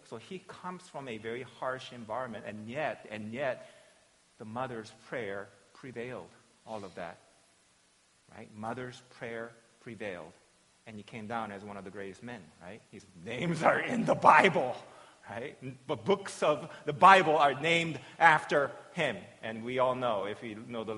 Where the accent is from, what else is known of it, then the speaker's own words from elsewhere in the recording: South Korea; even maybe 30, 40 years ago, where I was born and raised in Korea, if you were